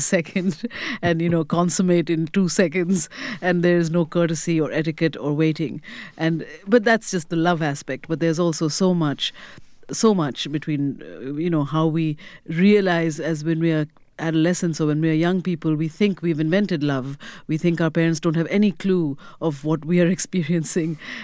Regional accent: India; which is the style it was when I was growing up in India.

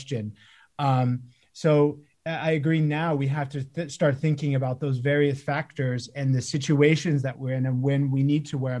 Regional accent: Arizona, United States; I know I'm from Arizona. I know how hard it would be to wear one in the summer.

